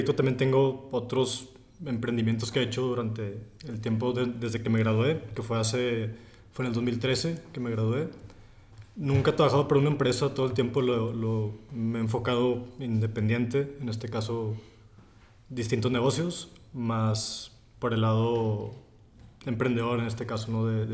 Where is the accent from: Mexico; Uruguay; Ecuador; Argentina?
Mexico; Monterrey, Nuevo León; tengo 30 años, soy de aquí de Monterrey, Nuevo León.